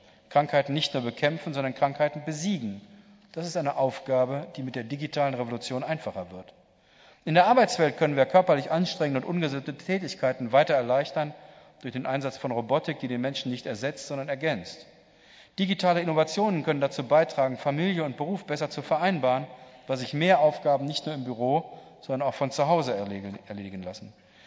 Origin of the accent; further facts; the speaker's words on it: North Rhine-Westphalia, Germany; schon aus dieser Herkunft und weil ich auch weiß, was Strukturwandel bedeutet, haben Sie in mir ganz sicher einen Freund des Ruhrgebiets